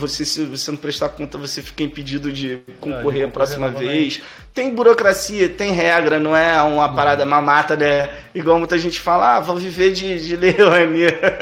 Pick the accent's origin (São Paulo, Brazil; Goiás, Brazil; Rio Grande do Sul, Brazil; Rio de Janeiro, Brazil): Rio de Janeiro, Brazil; Belford Roxo; Quando eu falo, pô, sou de Belfor Roxo, galera